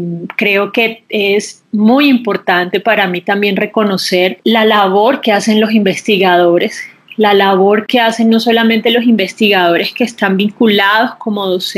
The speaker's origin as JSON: {"language": "Spanish", "town": "Barranquilla", "region": "Atlántico", "country": "Colombia", "lives_now": "Bogotá, Colombia", "said": "hace aproximadamente 6 años llegué a la ciudad de Bogotá. Yo soy barranquillera y para ampliar mis horizontes académicos, profesionales, me trasladé a la capital del país. Hace 6 años llegué a esta ciudad"}